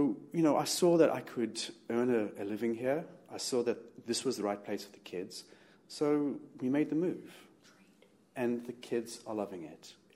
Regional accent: South Africa; now in Israel; I grew up in South Africa.

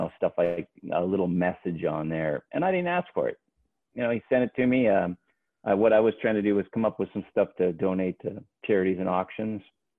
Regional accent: United States; So as an American, obviously we all knew Wayne.

